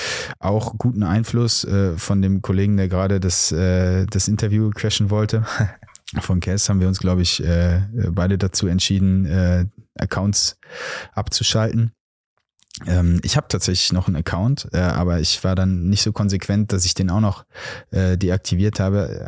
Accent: Delbrück, North Rhine-Westphalia, Germany; born or raised there

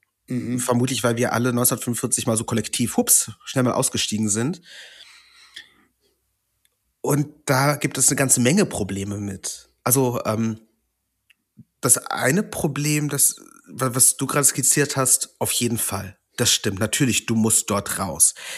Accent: West Germany, Germany; ich bin als jüdischer Junge in Westdeutschland groß geworden.

